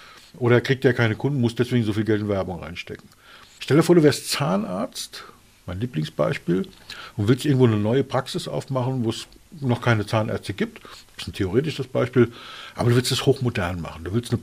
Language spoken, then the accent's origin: German; Berlin, Germany; born there; ich bin in Berlin geboren und ich habe auch noch Verwandte in Berlin